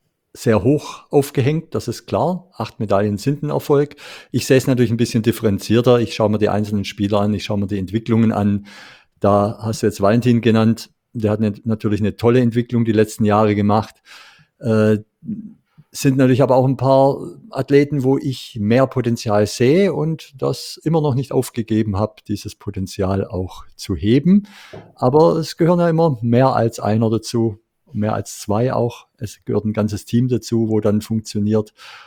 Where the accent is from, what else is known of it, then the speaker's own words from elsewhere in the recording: Baden-Württemberg, Germany; als Schwabe